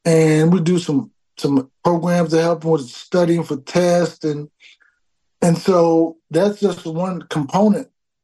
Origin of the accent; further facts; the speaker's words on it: Dallas, Texas, United States; Then we chose Paul Quinn because I am from Dallas and I can't overlook the school that's here in my city.